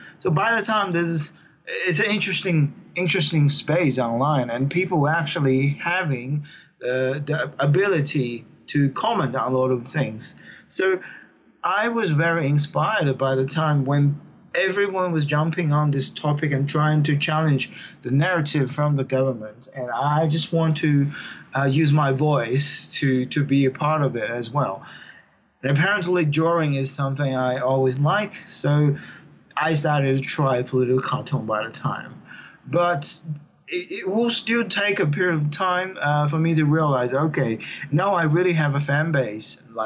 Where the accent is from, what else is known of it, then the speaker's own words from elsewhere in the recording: Shanghai, China; the Chinese police knocked on my doors in Shanghai, my hometown, grabbed my relatives, interrogate them